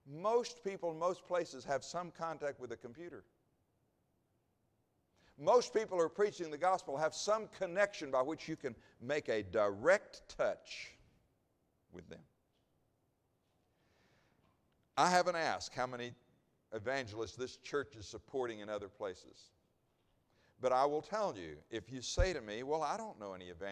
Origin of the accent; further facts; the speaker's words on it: Texas, United States; And I will tell you, I'm a Texan